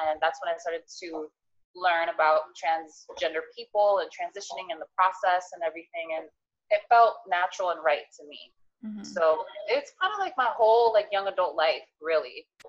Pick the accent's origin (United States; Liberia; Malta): United States; New Jersey; also born or lived in Paterson; I was born in Patterson, which is sort of like middle to low income community. My mom moved us to Bergen County, which was more like middle upper class. So I had like those two worlds.